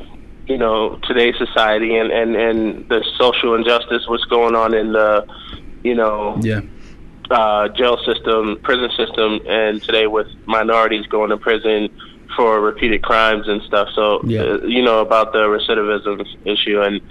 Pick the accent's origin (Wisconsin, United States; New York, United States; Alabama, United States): New York, United States; I'm from New York.